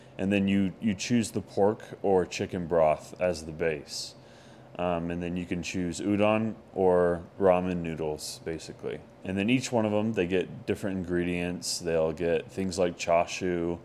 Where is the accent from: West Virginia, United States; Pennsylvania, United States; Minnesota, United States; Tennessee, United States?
Tennessee, United States; I actually grew up mostly in Tennessee. My family, my mom was born in Idaho, and my dad's actually Canadian. But we moved a lot because of my dad's schooling and different things, and ended up living the most in Tennessee. So I lived out east.